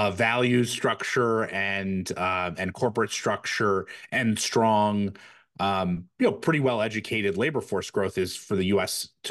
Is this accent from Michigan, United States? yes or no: yes; Detroit, Michigan, United States; I'm reminded as a kid growing up in Detroit right around 1990